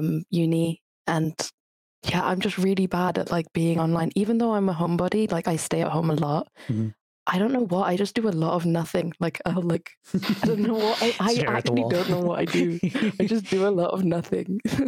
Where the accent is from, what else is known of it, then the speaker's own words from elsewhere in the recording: Italy; So obviously I know English and Urdu fluently. I grew up in Italy, so I kind of like learned a lot of Italian, but it's really faded.